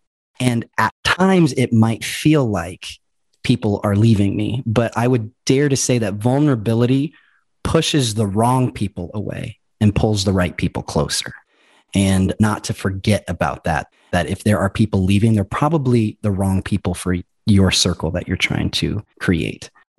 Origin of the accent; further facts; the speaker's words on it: Nebraska, United States; Well, I'm from Nebraska, first and foremost. So I think with that background, I grew up around a lot of people who didn't necessarily know how to express themselves.